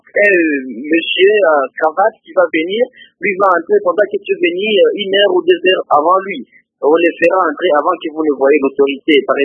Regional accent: Butembo, North Kivu, DR Congo; Et surtout à chez nous, à Boutembo, pour ne pas spéculer très loin

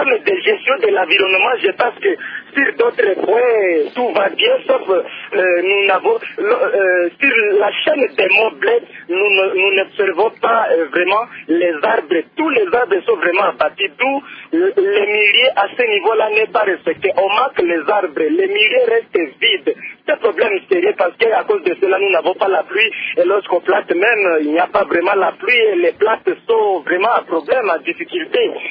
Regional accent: Kwandruma, Ituri, DR Congo; chez nous, à Kwandruma et à Linga

